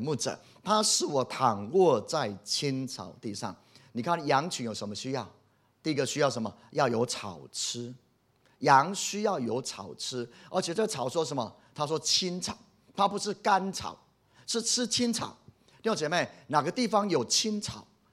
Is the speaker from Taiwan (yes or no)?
yes; Taiwan; 弟兄姐妹，我们台湾人很穷啊，为什么很穷呢？